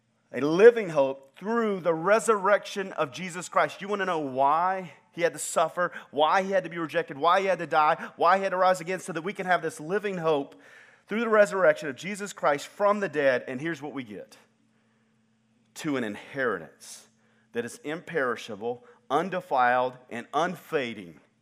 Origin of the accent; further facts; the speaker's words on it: North Augusta, South Carolina, United States; I was born back in Augusta, Georgia, in the CSRA, the Central Savannah River area. Wow. Let me get loose with you for a second. That's where I was born. In age five, we moved across the river into North Augusta, South Carolina, right across the river into Aiken County.